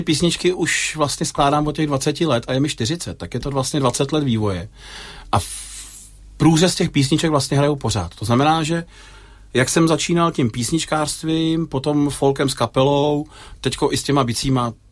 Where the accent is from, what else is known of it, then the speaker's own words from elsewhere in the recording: Plzeň Region, Czechia; Jako malý kluk jsem vyrůstal kousek od Sušice v takový malinký vesničce uprostřed lesů.